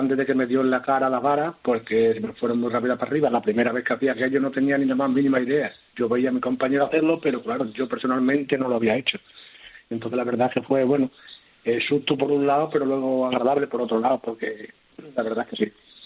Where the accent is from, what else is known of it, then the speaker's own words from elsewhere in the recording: Calamonte, Extremadura, Spain; una señora de aquí de mi pueblo, de Calamonte